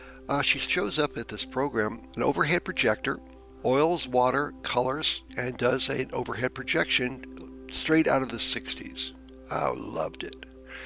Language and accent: English; Texas, United States; In the early 80s, I was in the Houston area where I grew up. Remember, I grew up on Galveston Bay, south of Houston.